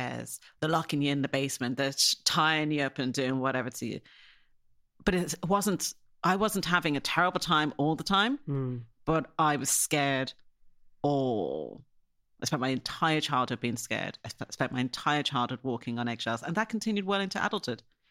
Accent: Ireland; And when you were black kids growing up in Ireland, and people know that something isn't quite right at home, it's just kind of adding to all the things that sort of make you weird.

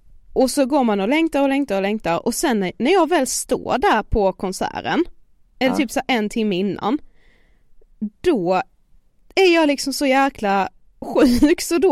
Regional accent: Karlshamn, Blekinge, Sweden; Men har jag typ varit hemma i Karlshamn nu i så här 2 veckor, då får jag jättemycket separationsångest.

